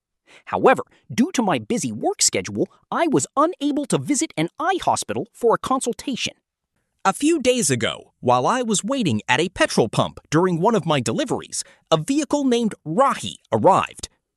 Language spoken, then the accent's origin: English; Prayagraj, Uttar Pradesh, India; I am 38 years old. I come from the Prayagraj district of Uttar Pradesh.